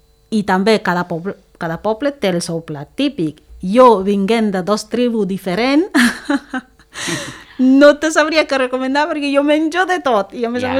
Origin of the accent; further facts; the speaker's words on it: Cameroon; Catalan is a second language; moved away; jo sóc de Camerún.